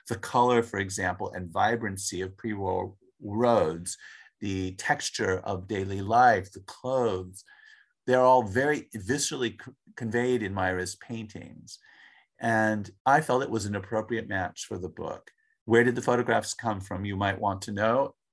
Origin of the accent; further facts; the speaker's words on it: Los Angeles, California, United States; I grew up in Los Angeles.